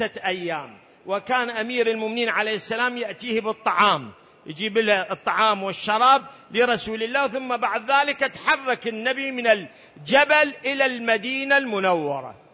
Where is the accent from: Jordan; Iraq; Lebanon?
Iraq; accent: Iraqi; احنا بلهجتنا العراقية نسميه عاقول.